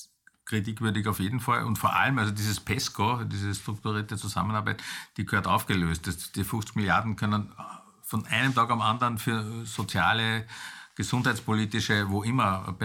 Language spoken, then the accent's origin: German; Vienna, Austria; Dann bin ich Österreicher, dann bin ich Europäer, kein Problem.